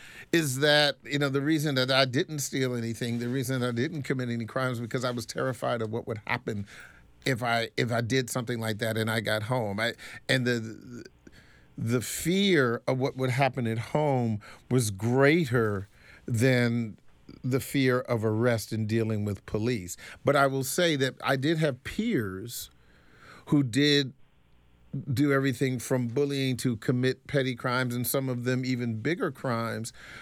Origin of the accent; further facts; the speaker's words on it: Maryland, United States; growing up in Prince George's County, just because it was a different time